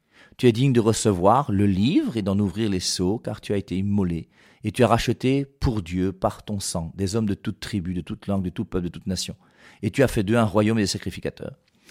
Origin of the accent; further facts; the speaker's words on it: France; moi je suis français d'origine, camerounais de cœur